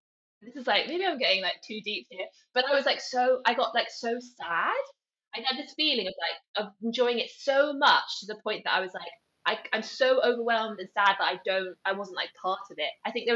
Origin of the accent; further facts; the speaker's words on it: Nairobi, Kenya; So I grew up in Nairobi, in Kenya.